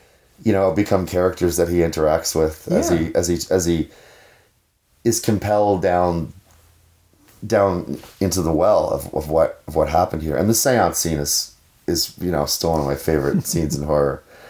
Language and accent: English; Sydney, New South Wales, Australia; when I was growing up in Sydney, like I was firstborn